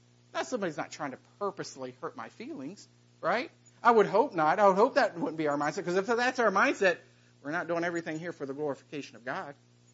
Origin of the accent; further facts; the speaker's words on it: Charleston, United States; when I grew up in Charleston, there were two churches